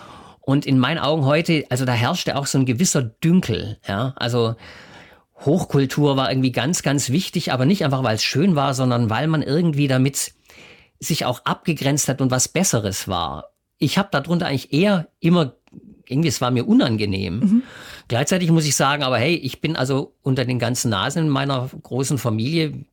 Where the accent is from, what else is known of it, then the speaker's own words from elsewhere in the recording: Freiburg, Baden-Württemberg, Germany; born there; Ich bin gebürtiger Freiburger, also im Südwesten der Republik auf die Welt gekommen.